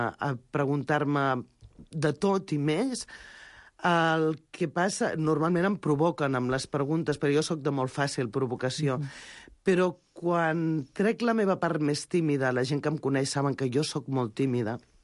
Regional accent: Sant Celoni, Catalonia, Spain; Sant Celoni és a casa, és el meu poble.

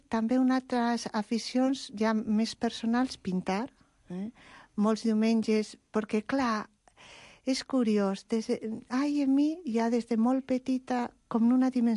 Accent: Oviedo, Asturias, Spain; born there; Jo, a Oviedo, sóc asturiana.

